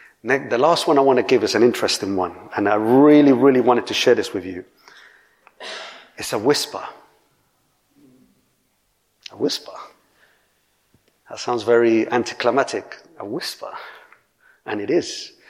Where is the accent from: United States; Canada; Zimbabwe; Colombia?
Colombia; I met people from my country. I was from Colombia.